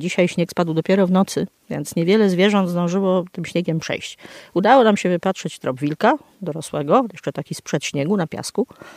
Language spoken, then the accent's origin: Polish; Sieraków, Greater Poland Voivodeship, Poland; Pochodzę z Sierakowa, pracuję na Uniwersytecie w Poznaniu.